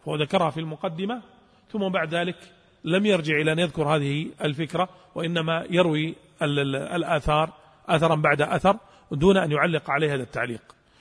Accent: Saudi Arabia; توزيعه ضعيف عندنا في السعودية

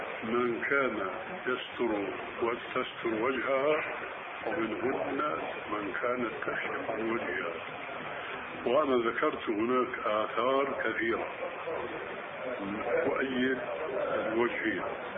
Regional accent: Syria

